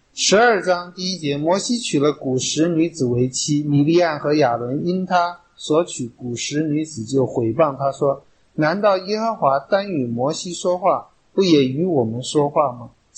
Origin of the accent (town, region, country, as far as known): China